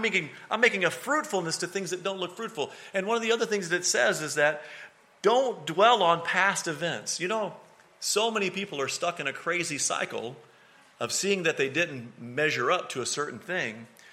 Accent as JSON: {"language": "English", "region": "Mississippi", "country": "United States", "tie": "born or raised there", "said": "We got whoopings when we grew up in Mississippi."}